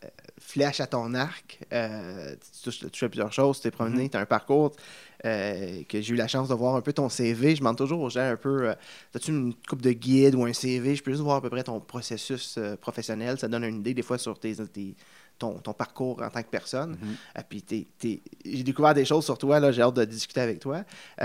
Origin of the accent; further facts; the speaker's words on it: Alfred, Ontario, Canada; Ah, moi, j'ai grandi à Lefebvre, Alfred